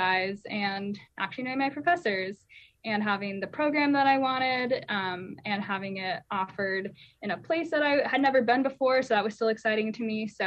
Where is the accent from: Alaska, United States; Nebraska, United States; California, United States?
Alaska, United States; Palmer; so I'm from Palmer originally, and my big dream was to get out of Alaska